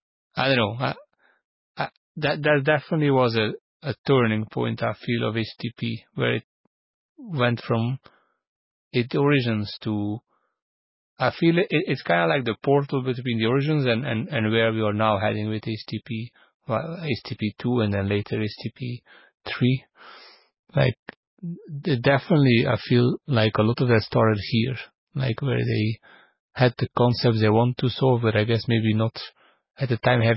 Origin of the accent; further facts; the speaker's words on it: Belgium; I'm from Belgium, so we speak like 3 languages here, at least the official one, but of course there are plenty other ones.